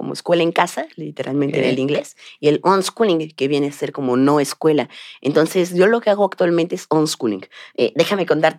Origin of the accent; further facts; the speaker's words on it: Xalapa, Veracruz, Mexico; allá en la Radio Estatal de Veracruz, de mi estado de origen. Okay. Yo soy de Xalapa, la capital.